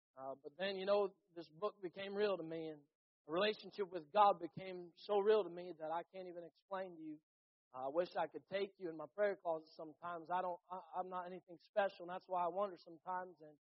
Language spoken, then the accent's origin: English; United States; I'm nobody, but I'm an American who grew up in America.